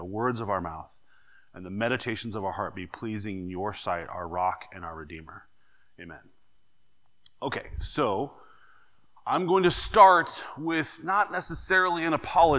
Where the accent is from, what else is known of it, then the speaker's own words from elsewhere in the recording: Midwest, United States; things that happens in the Midwest is we're pretty blunt. I don't fully understand the nuances yet of being a Southerner